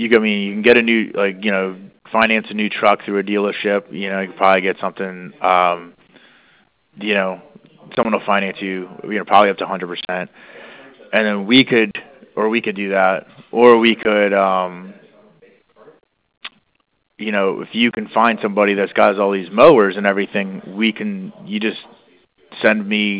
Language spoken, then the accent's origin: English; Maryland, United States; also born or lived in Culpeper, Virginia; now in Washington, D.C. area, United States; I'm from, I was actually born in Virginia, but I grew up in Maryland. So I only live in the D.C. area. I was born in Culpeper.